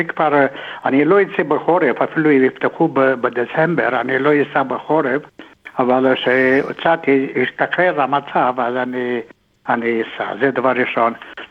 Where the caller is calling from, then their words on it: Sydney, New South Wales, Australia